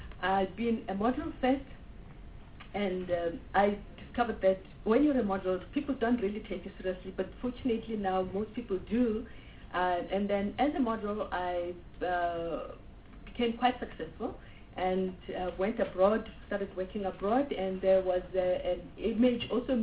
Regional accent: Mamelodi, Gauteng, South Africa; I grew up in Mamelodi. I'm a thoroughbred Mamelodian.

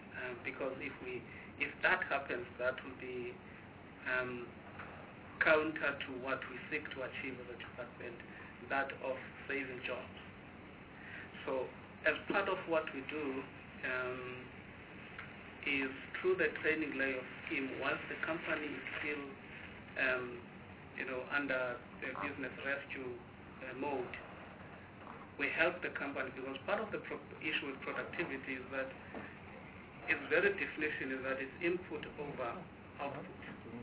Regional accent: Eastern Cape, South Africa; I'm from the Eastern Cape

